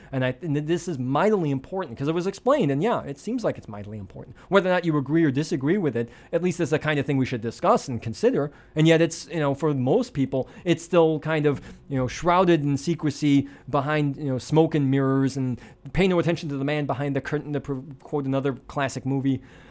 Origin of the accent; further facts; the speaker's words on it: Michigan, United States; A little bit of background. I'm from Michigan.